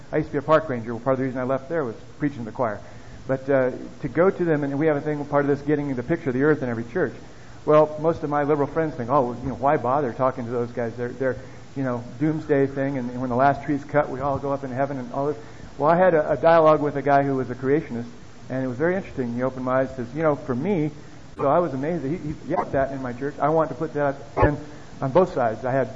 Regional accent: Colorado Springs, Colorado, United States; Can you hear me? I'm from Colorado Springs.

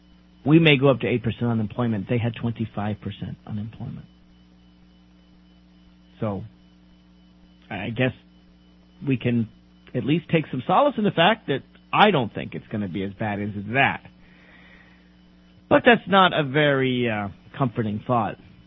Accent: United States; Now, you know, I'm as against big spending as any American.

